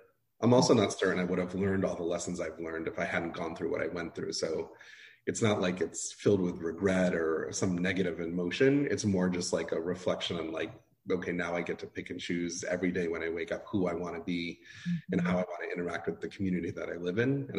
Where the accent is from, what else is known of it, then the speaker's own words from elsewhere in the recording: New Hampshire, United States; It was more just like, you know, Indian immigrant family. I grew up in New Hampshire, which is not like the most diverse place.